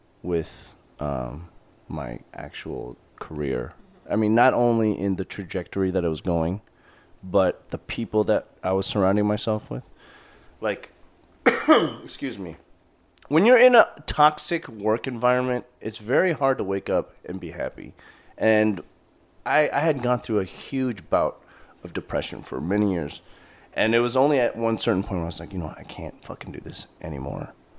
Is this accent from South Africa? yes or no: no; Michigan, United States; now in Los Angeles, United States; I'm from Michigan. Yes, originally.